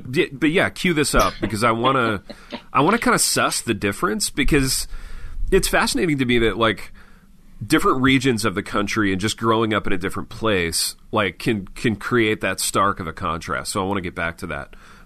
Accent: Midwest, United States; And this is me speaking as a Midwesterner.

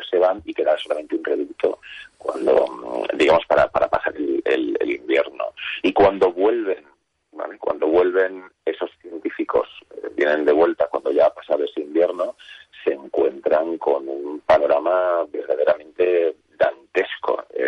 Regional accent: Andalusia, Spain; also born or lived in Catalonia; nosotros luego nos venimos de Cataluña, volvimos al sur, porque sabes que yo soy andaluz, volvimos al

